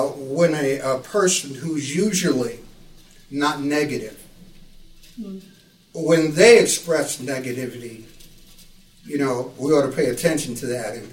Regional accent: United States; and I am a minority also, though I'm an American

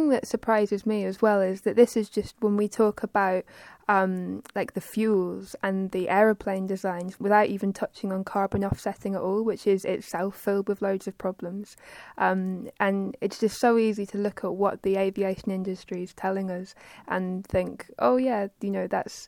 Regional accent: London, United Kingdom; Well, I grew up in London

